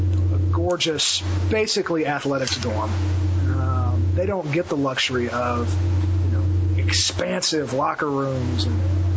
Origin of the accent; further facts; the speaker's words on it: Muncie, Indiana, United States; I grew up in Muncie, loved the Cardinals my entire life